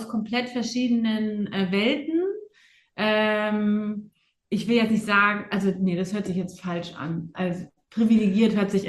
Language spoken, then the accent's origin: German; Buchholz in der Nordheide, Lower Saxony, Germany; Und ich bin ja in Buchholz in der Nordheide groß geworden.